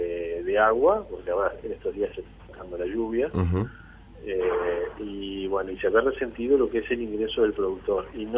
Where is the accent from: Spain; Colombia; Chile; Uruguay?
Uruguay; Nos preocupa como productores lecheros, como gremial y como uruguayos en general.